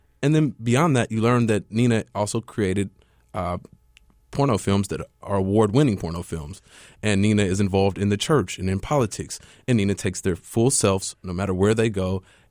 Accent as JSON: {"language": "English", "town": "Oakland", "region": "California", "country": "United States", "tie": "born or raised there", "said": "It relates to my story growing up in Oakland and, you know, being impacted by the war on drugs"}